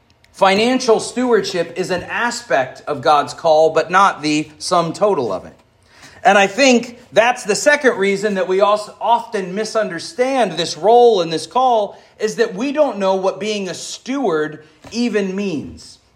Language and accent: English; the South, United States; I'm from the South. It's kind of big down there.